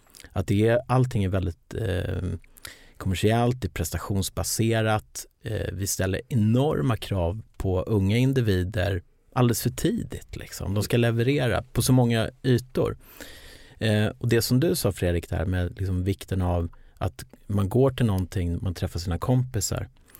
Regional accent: Lidingö, Stockholm County, Sweden; Jag är född 73, uppväxt på Lidingö

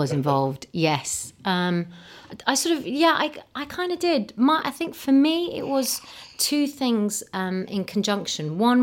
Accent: England, United Kingdom; Like, I'm nobody from England and, you know, who's this kid?

